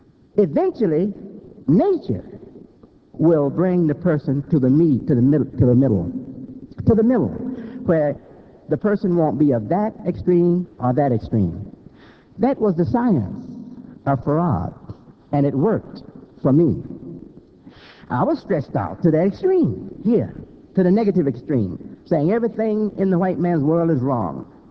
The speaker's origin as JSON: {"language": "English", "town": "Hamtramck", "region": "Michigan", "country": "United States", "tie": "born there", "said": "I was born in Detroit, a little place called Hamtramck, Michigan. It's now part of Detroit."}